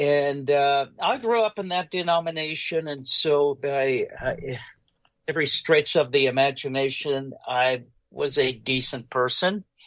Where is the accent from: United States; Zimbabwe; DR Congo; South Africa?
South Africa; I grew up in the Dutch Reformed churches of South Africa. Yeah, I was born and raised in South Africa, grew up in a Dutch Reformed church.